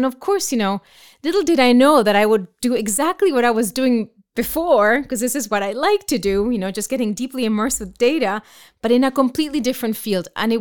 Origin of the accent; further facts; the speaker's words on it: Argentina; I grew up in Argentina, where it was mostly economics that really drew everyone's attention, especially growing up in the middle of a hyperinflation